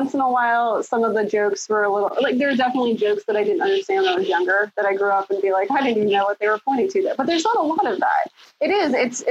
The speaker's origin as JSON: {"language": "English", "region": "Ohio", "country": "United States", "said": "but I'm from Northeastern Ohio, and there was still a very legendary, like the horror host Goulardi, was back in the 60s."}